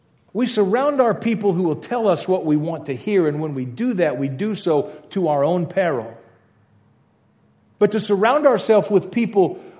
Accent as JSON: {"language": "English", "region": "Louisiana", "country": "United States", "tie": "born or raised there", "said": "I grew up in Louisiana and we said all the time, laissez les bons temps rouler, let the good times roll."}